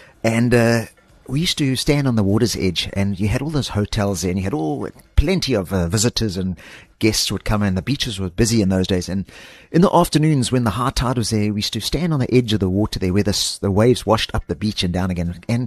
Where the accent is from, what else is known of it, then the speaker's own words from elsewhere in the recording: Poole, South West England, United Kingdom; born there; I was born in the UK, Poole, Dorset, England. And my dad was South African.